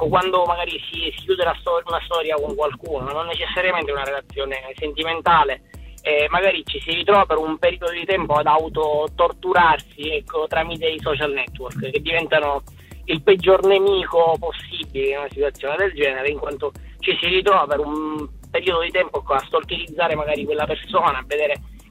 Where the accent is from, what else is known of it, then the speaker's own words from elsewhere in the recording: Sicily, Italy; accent: Sicilian; Dal mio accento capirete che sono siciliano.